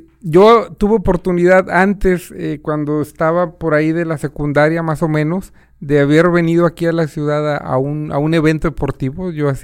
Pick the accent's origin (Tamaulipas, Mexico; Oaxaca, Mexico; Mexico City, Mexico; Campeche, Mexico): Mexico City, Mexico; born there; also born or lived in Cuernavaca; now in Monterrey, Mexico; yo nací en la Ciudad de México porque pues, en ese momento ahí estaba mi familia, pero realmente soy, yo te diría que guerrerense por adopción. Y luego, pues, cambié de ciudad, estuve un tiempo en Cuernavaca, Morelos, ahí estuve estudiando la preparatoria. Luego me vine aquí a Monterrey a terminar la prepa